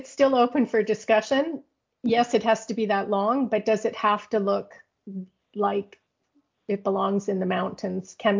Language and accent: English; Edmonton, Alberta, Canada; I mean, I'm from Edmonton. I spent many years in the mountains.